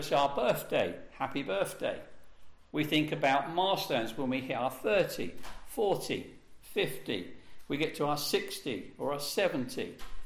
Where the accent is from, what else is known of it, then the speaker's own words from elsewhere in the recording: East of England, United Kingdom; Well, I've lived in Bedfordshire all my life. I was born just down the road. You know, I'm English.